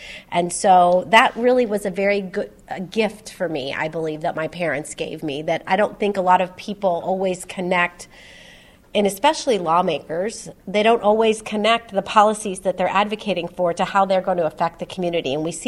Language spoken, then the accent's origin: English; East Chicago, Indiana, United States; I grew up in East Chicago in Munster.